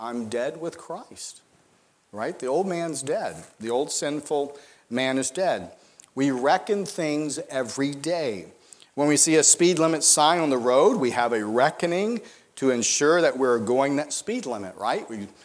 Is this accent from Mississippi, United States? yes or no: yes; Mississippi, United States; My wife and I, we grew up in Mississippi, and that's a word that is used.